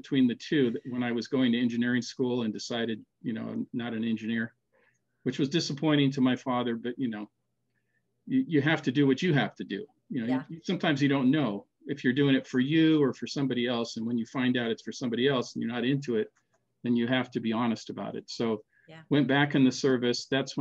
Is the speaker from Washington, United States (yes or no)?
yes; Seattle, Washington, United States; born there; I was born in Seattle. My brother and I were born in Seattle, and my sister and my eldest brother were born in Norway during the war